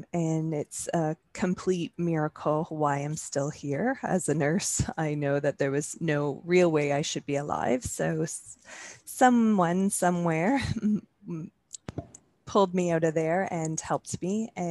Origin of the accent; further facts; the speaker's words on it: Ontario, Canada; Yeah, so I am from Ontario, Canada. Grown up here most of my life